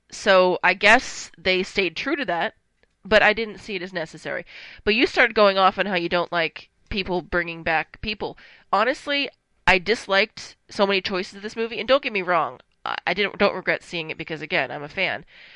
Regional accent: United States; I know, that doesn't speak very highly of me, I'm an American, so what can I say?

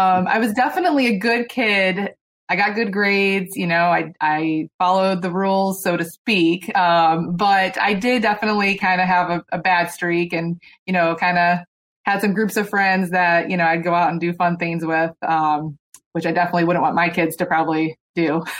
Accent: Youngstown, Ohio, United States; I grew up in Youngstown, which is kind of in the steel mill area by Pittsburgh.

